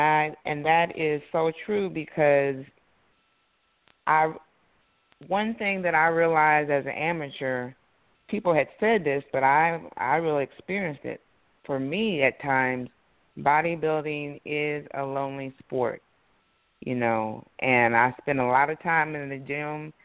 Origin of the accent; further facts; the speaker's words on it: Eolia, Missouri, United States; I'm from a small town called Eolia, Missouri. 400 people were there when I was growing up.